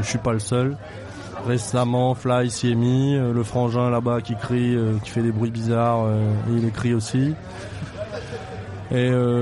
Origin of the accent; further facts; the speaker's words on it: Réunion, France; ben, en fait, on est quoi? Ben, on est réunionnais.